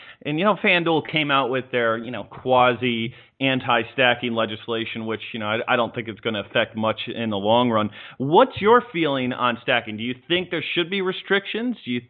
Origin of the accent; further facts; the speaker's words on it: Mankato, Minnesota, United States; born there; also born or lived in Red Wing, Minnesota; I wasn't born in Red Wing. I lived there for a little bit. I was born in Mankato